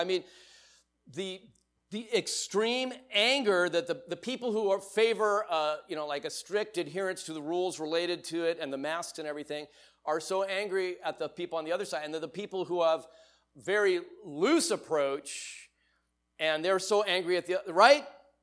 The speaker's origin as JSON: {"language": "English", "town": "Van Nuys", "region": "California", "country": "United States", "tie": "born or raised there", "said": "when I grew up in the 1960s, I grew up here in the Valley, actually. I'm from Van Nuys."}